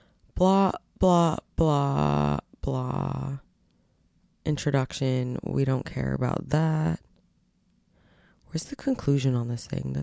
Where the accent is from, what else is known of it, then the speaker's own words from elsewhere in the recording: New Jersey, United States; I'm from Jersey.